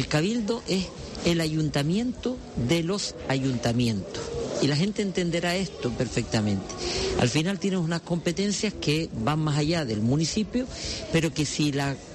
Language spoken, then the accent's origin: Spanish; Gáldar, Canary Islands, Spain; estoy aquí delante de la Recoba de Galdas y yo soy feliz. Es decir, ver a mi gente, ver mi pueblo, cómo está activo, cómo está vivo y seguir.